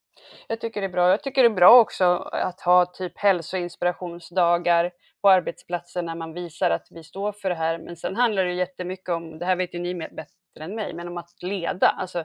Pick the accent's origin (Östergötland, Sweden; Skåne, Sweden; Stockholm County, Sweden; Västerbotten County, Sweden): Stockholm County, Sweden; Stockholm; där har vi som stockholmare... en fördel